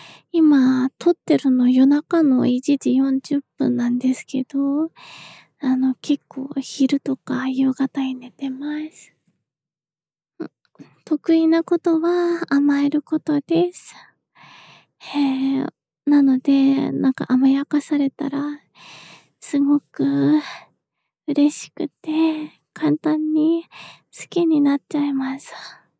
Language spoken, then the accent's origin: Japanese; Kanagawa, Japan; 出身地は神奈川です。年齢は24歳で、